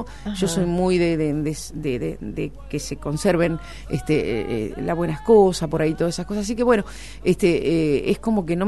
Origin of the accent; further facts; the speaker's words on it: Crespo, Entre Ríos, Argentina; Crespo no lo sabe, que es mi pueblo